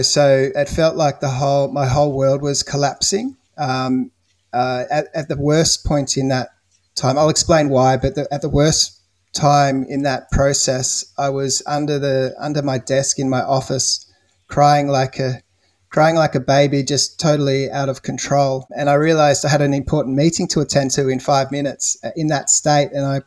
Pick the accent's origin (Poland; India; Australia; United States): Australia; the listeners might hear that I'm Australian. I'm here in Australia, just outside of Melbourne in Victoria, and in a place called Geelong.